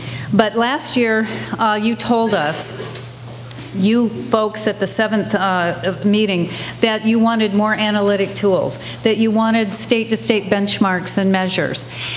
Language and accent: English; Utah, United States; I'm from Utah, what can I say?